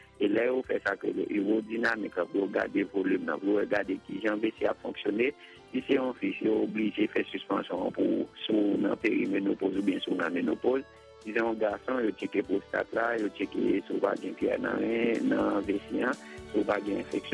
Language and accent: French; Haiti; nous, en tant qu'haïtien